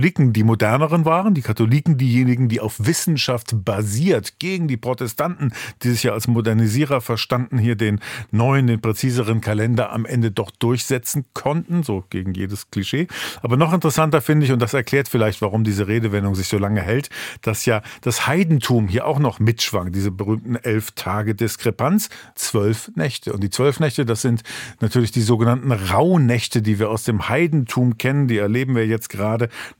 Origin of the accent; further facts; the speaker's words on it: Northern Germany, Germany; denn da, wo ich herkomme, in Norddeutschland, da sagt man sogar zwischen den Tagen.